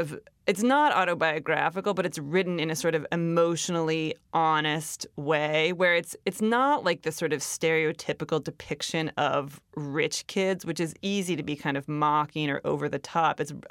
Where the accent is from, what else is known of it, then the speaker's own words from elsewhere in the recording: Ohio, United States; I grew up in Ohio. I attended boarding school in Massachusetts.